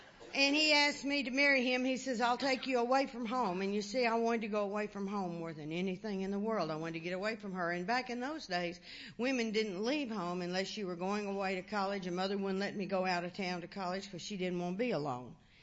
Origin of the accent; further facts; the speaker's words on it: Arkansas, United States; also born or lived in Newfoundland, Canada; And, of course, you know, I'm from Arkansas, and I've never seen that much snow.